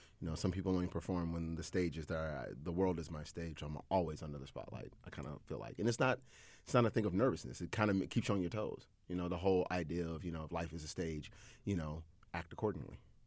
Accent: Indianapolis, Indiana, United States; Yes, ma'am. Born and raised Indy. I lived off of, I think it was like 17th and Bellevue. So I'm from the Hallville area, Hallville, Indiana. We moved to the east side about, I guess, close to my early adolescent years.

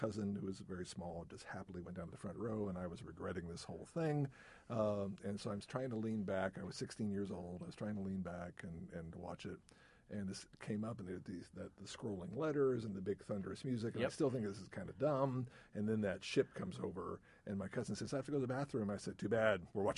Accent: Oceanside, California, United States; born there; also born or lived in New Mexico; I was a military kid. I was born in Oceanside, Camp Pendleton, lived all over the place.

